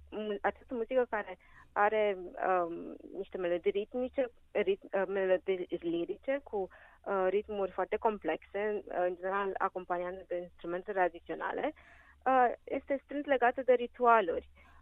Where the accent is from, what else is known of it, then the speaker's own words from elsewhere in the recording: Romania; Da, am fost născută și crescută în România, dintr-o mamă româncă și tatăl nigerian.